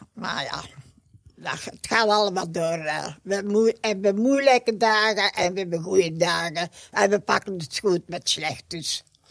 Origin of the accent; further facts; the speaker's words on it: Steenokkerzeel, Flanders, Belgium; now in Berchem, Belgium; Ik ben van Sint-Okkerzeel.